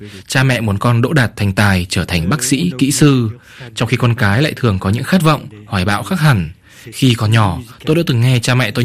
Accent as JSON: {"language": "Vietnamese", "country": "France", "tie": "born or raised there", "said": "Tôi sinh ra và lớn lên tại Pháp. Bố mẹ tôi đều là người Việt"}